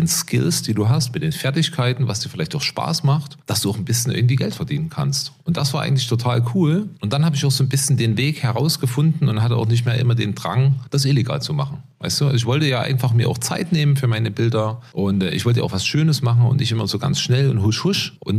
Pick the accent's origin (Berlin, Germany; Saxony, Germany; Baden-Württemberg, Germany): Saxony, Germany; moved away as an adult; now in Switzerland; Ich stamme aus dem Erzgebirge, lebe mittlerweile seit 15 Jahren in der Schweiz.